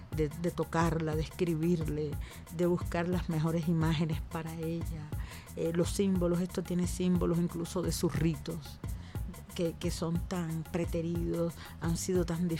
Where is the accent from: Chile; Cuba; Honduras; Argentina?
Cuba; Havana; born there; yo nací en la ciudad de La Habana, en el Hospital Maternidad de Línea, en El Vedado.